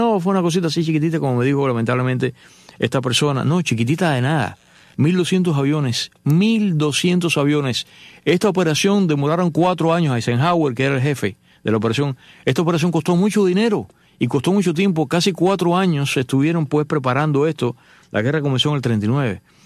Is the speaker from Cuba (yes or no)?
yes; Cuba; moved away; Yo fui ahí a Santa Efigenia porque yo no sabía cuándo iba a regresar a Cuba. No pasó en ese momento, pasó años después y nunca más he vuelto.